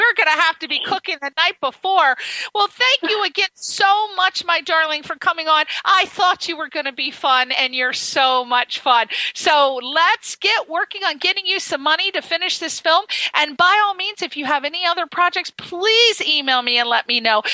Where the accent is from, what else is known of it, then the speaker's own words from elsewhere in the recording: Ireland; You know, I'm Irish. We don't put up with that.